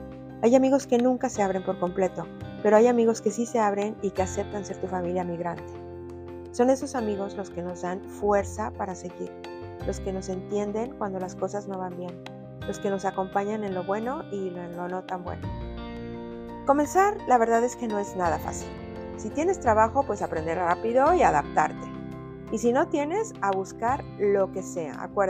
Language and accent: Spanish; Mexico; moved away; no se trataba de seguir en mi burbuja de mi país de origen, en mi caso es México